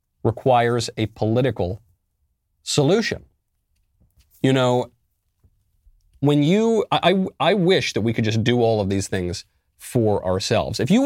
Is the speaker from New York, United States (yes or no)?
yes; New York, United States; also born or lived in Los Angeles; I'm originally a New Yorker, then they become the LA Dodgers. I lived in LA for a long time.